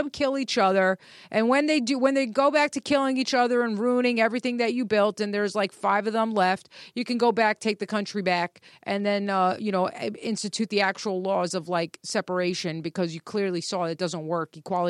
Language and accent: English; New York, United States; I'm a New Yorker, so that's just like drinking water for us, you know?